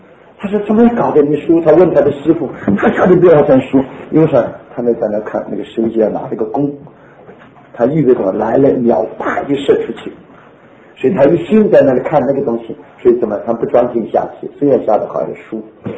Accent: China; 我说我们中国人说那个人呢醉死了都不认拿一壶酒钱

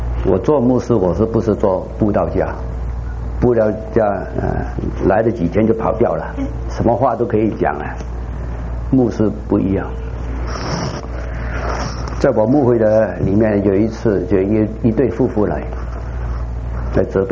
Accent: Hong Kong; accent: Xiamen Mandarin, Cantonese Mandarin; 这我的国语是厦门国语，也是广东国语，因为我是在香港长大的

